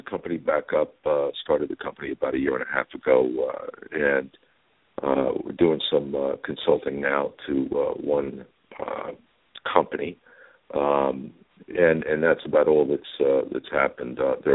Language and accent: English; Newark, New Jersey, United States; also born or lived in Paterson; Well, I was born right here in New Jersey in Newark, and I lived there till I was about 12, and we moved to Patterson.